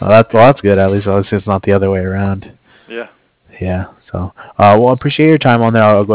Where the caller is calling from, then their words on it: Cardiff, Wales, United Kingdom; I'm calling over from Cardiff.